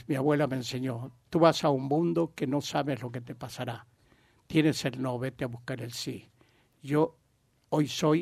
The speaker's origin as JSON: {"language": "Spanish", "town": "Gandia", "region": "Valencian Community", "country": "Spain", "said": "Yo vengo de Gandía y en Gandía resulta que está lleno"}